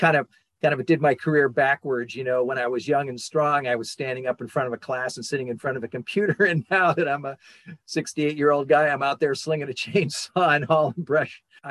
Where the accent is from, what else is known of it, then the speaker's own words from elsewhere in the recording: Connecticut, United States; now in Roseburg, United States; Well, I grew up in Connecticut and discovered Oregon when I came out to a wedding of a childhood friend of mine